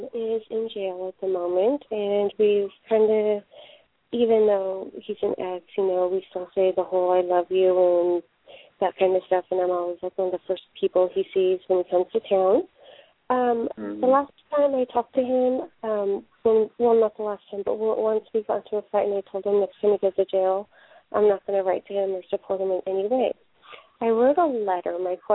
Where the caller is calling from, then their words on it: Oregon, United States; I'm calling from Oregon.